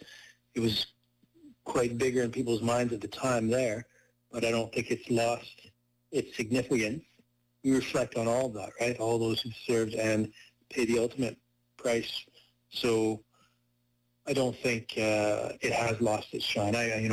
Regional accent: Canada; I was a Canadian, well, I am a Canadian, who went over to the British Armed Forces

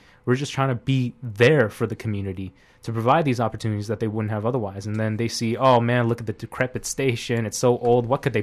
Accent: Canada; I'm Chinese, but I'm also Canadian.

